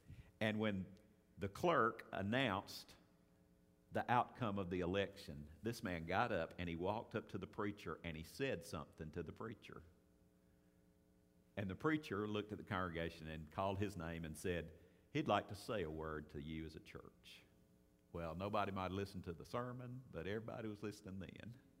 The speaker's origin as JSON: {"language": "English", "town": "Vicksburg", "region": "Mississippi", "country": "United States", "tie": "born or raised there", "said": "When I was growing up in Vicksburg"}